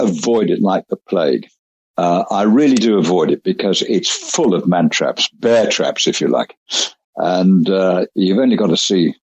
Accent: Warsaw, Masovian Voivodeship, Poland; We all used to drink in the same coffee bar in Warsaw, actually, and which is my hometown.

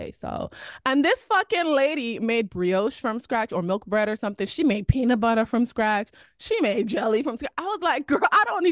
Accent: U.S. Virgin Islands; Even us, we're from the Virgin Islands. Yeah, we get some of the processed bullshit at the grocery store, but majority of our diets growing up, our moms were making rice, chicken and beans every night.

